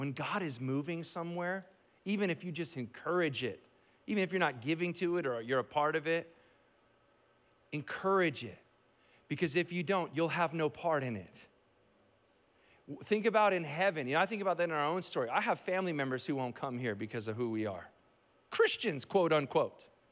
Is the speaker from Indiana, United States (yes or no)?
no; Chowchilla, California, United States; I went to seminary, but I grew up in Chowchilla. And I got an AA from Fresno City College.